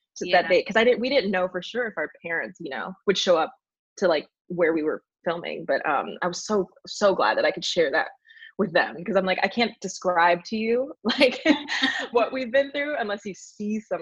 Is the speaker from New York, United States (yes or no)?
no; Indianapolis, Indiana, United States; I, you know, did a few like dinner theaters around my local like Indianapolis, Indiana like area.